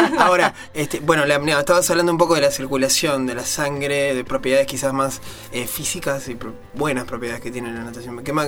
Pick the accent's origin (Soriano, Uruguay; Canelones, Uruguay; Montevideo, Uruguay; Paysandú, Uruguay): Canelones, Uruguay; soy de Canelones, ¿no? Actualmente estoy viviendo acá, pero bueno, toda mi vida me crié así.